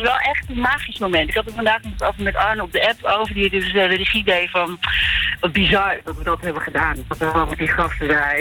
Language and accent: Dutch; Groningen, Netherlands; Ik kom uit Groningen en dat kwam pas daar echt in de bukken.